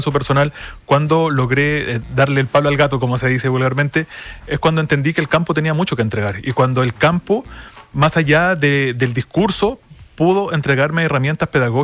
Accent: Valparaíso, Chile; Yo vengo de la provincia de Petorca, que es una de las 25 zonas más secas del mundo.

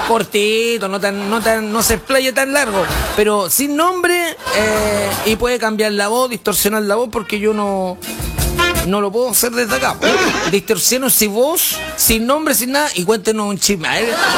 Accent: Chile; ¿Ustedes creen que nosotros somos los chilenos? Somos buenos para el chisme

